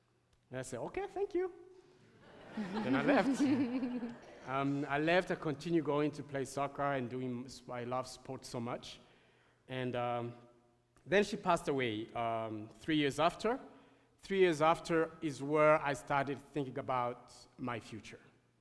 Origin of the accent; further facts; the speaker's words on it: Burundi; moved away as an adult; I'm from Burundi. I was born there and I grew up there. I only lived out of Burundi when I came here for doing my studies.